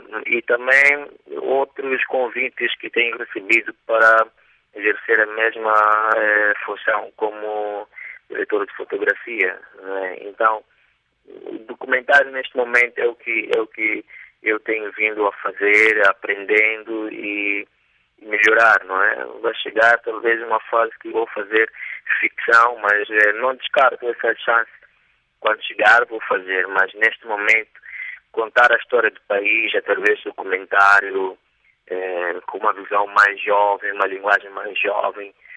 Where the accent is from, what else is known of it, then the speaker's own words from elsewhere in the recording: Mozambique; nós, como moçambicanos